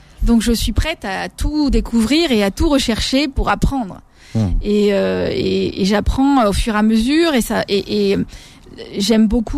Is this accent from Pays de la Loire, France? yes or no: no; Corsica, France; c'est mes origines corses hein, qui parlent. Mais oui, en tant que Corse, on est habitué à manger son poids pour faire plaisir.